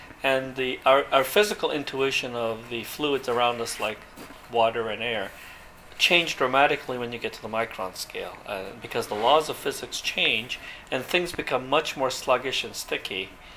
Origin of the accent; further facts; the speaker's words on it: Montreal, Quebec, Canada; my parents are both academics and had many friends from academia. And so in my childhood, growing up in Montreal, Canada